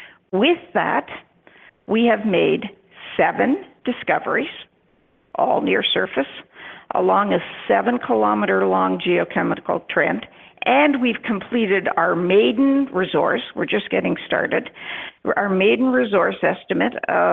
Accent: Timmins, Ontario, Canada; I grew up in Timmins, Ontario, which is, mining, downtown mining central for mining and exploration.

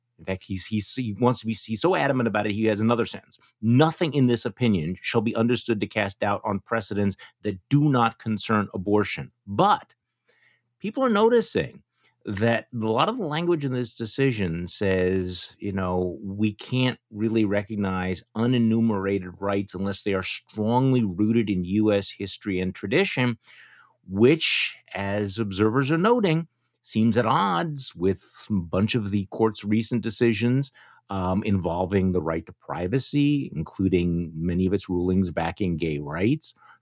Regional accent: Wisconsin, United States; For example, in my home state of Wisconsin, we actually have an unenforced pre-Roe ban on abortions.

